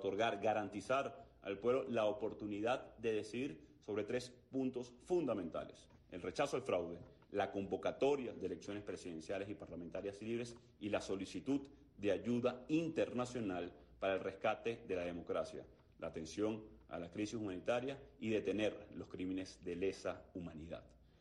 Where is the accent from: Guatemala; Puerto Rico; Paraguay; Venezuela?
Venezuela